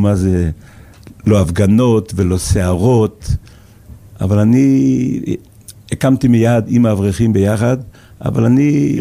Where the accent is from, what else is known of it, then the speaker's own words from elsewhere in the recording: Jerusalem, Jerusalem District, Israel; ושם הייתי שנה וחצי, עד שעליתי חזרה לירושלים.